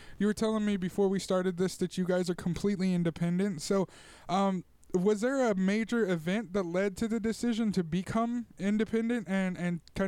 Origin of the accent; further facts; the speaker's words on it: Tulare, California, United States; it will be here in my hometown of Tulare.